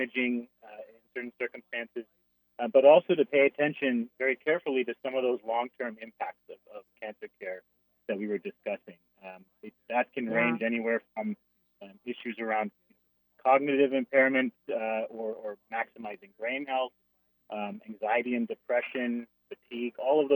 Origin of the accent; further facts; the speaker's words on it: California, United States; I grew up in Southern California and a big fan of all things Southern California.